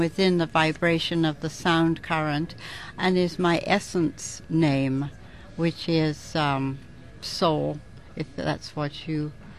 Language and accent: English; England, United Kingdom; I'm from the United Kingdom, England.